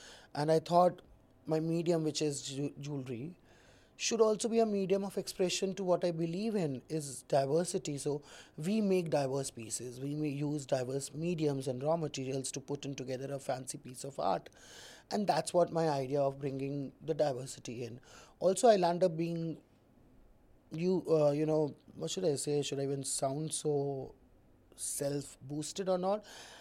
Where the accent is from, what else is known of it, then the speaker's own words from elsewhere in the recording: Delhi, India; I'm born and raised in Delhi 6 Chani Chowk.